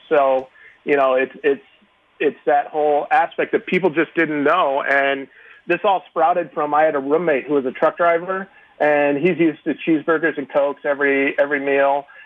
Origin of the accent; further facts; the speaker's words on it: West Coast, United States; I grew up on the West Coast also, like Meredith.